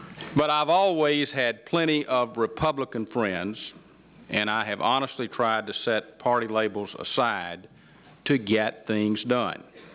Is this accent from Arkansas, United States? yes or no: yes; Hope, Arkansas, United States; also born or lived in Hot Springs; What's at stake is the sense of community that Bill Clinton and I grew up with in Hope and Hot Springs